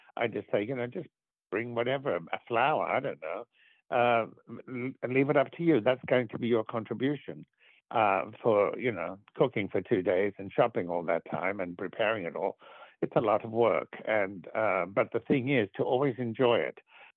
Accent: Australia; moved away; I came from Australia to New York City

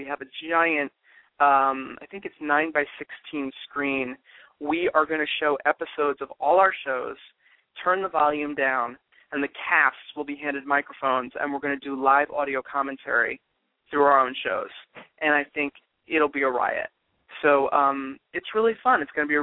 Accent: Palm Springs, California, United States; We are doing the first ever Hot as Hell Fan Fest here in my hometown of Palm Springs.

